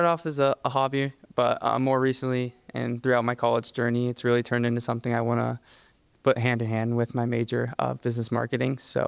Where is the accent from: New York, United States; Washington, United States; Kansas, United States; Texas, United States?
Washington, United States; Growing up in Washington, I was always outdoors.